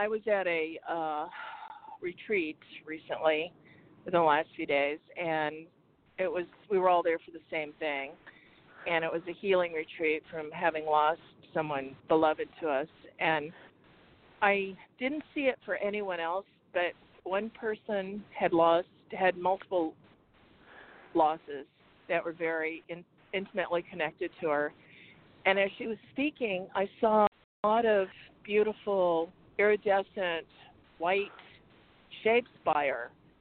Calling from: Phoenix, Arizona, United States; I'm from Phoenix.

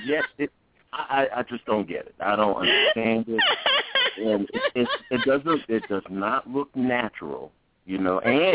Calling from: Rosedale, Maryland, United States; calling from Rosedale, Maryland.

